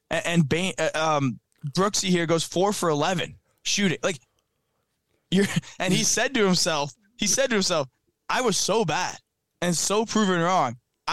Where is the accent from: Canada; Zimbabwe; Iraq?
Canada; I'm Canadian, you're Canadian.